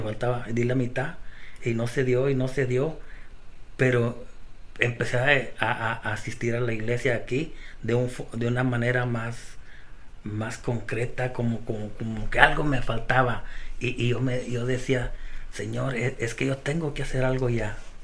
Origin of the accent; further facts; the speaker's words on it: Sabinas, Coahuila, Mexico; soy mexicano. Yo nací en el estado de Coahuila, en Sabinas. Es una ciudad que está al norte de México, como a unos 70 millas de la frontera con Piedras Negras. Y ahí nací, ahí crecí